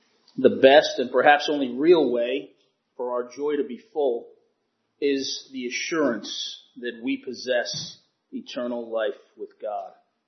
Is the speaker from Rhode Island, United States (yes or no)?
yes; Rhode Island, United States; My wife Tanya and I grew up in Rhode Island and have been married for 34 years.